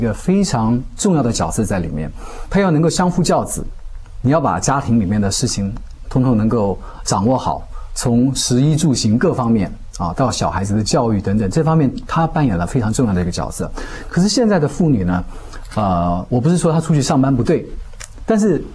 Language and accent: Chinese; China; 就是我们中国人讲的，这是一个很好的状态